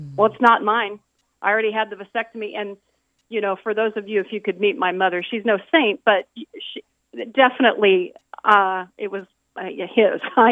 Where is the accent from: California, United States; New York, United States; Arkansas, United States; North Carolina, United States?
California, United States; San Jose; I grew up in San Jose, California. San Jose is now known as Silicon Valley, but it was in the earlier years before it was really Silicon Valley. And I am the youngest of three children.